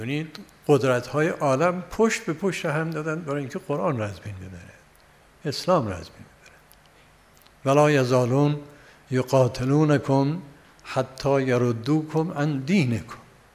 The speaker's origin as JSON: {"language": "Persian", "region": "Yazd", "country": "Iran", "said": "من نه یزدی هستم. یزد یکی از شهرهای مذهبی ایران معروفی، یعنی دارالعباده این هست."}